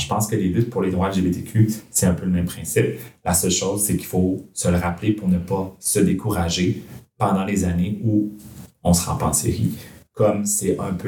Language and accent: French; Quebec City, Quebec, Canada; Et moi aussi, je suis quelqu'un de Québec.